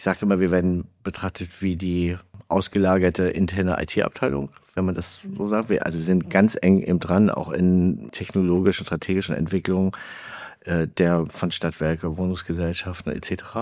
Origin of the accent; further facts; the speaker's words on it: Zarrentin am Schalsee, Mecklenburg-Vorpommern, Germany; Aus Zarrentin am Schalsee.